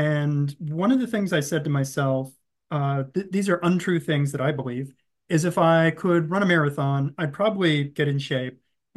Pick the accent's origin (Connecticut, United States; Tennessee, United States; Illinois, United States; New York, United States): Tennessee, United States; Charleston; I'm from Southeast Tennessee. So if you know where Charleston, Tennessee is